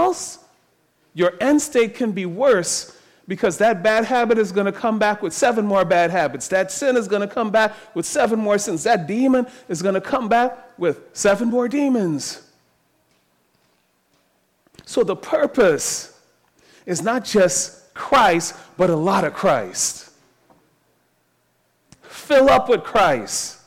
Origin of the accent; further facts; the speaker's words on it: Trinidad & Tobago; Growing up in Trinidad, like, maybe I'm spoiled now.